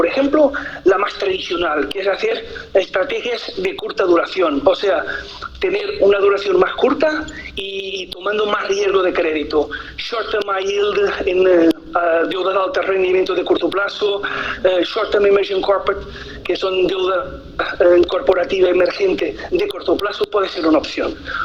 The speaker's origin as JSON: {"language": "Spanish", "region": "Lisbon", "country": "Portugal", "said": "Yo soy portugués, soy de Lisboa."}